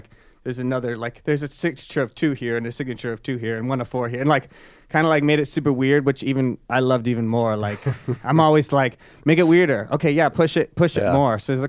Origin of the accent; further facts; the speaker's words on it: Wisconsin, United States; Sure. Yeah, so I grew up in Wisconsin. I was an athlete my whole life.